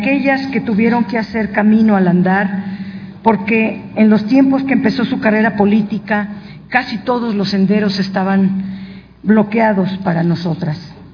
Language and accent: Spanish; Guanajuato, Mexico; al participar en mi tierra, Guanajuato, en las mismas épocas